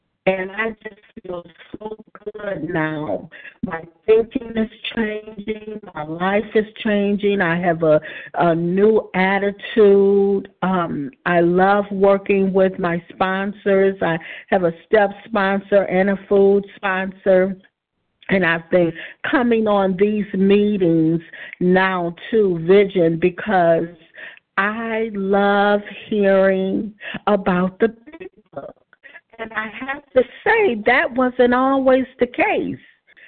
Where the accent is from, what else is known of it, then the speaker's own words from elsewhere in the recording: Michigan, United States; from Michigan.